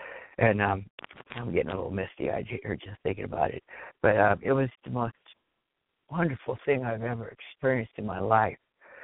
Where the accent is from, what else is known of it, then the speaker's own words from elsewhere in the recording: California, United States; now in Edwardsburg, United States; I live in Edwardsburg, Michigan. I was originally from California, where a lot of bad things happened to me.